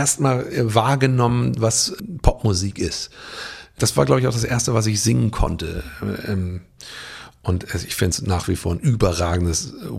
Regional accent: Hamburg, Germany; also born or lived in Berlin; Also einen deutschen Pass haben, aber was soll das sein? Ich habe mich dann immer trotzig als Hamburger bezeichnet, aber inzwischen sind da auch Berliner Seiten dazugekommen.

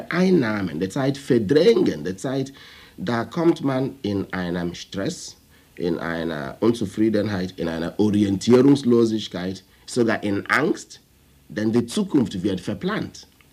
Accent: Nigeria; first language Igbo; German is a second language

